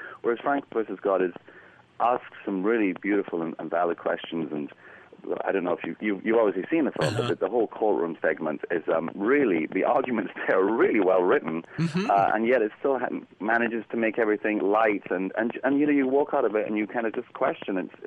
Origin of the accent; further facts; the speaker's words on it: Trinidad & Tobago; I grew up in an island. I grew up in the West Indies. In Trinidad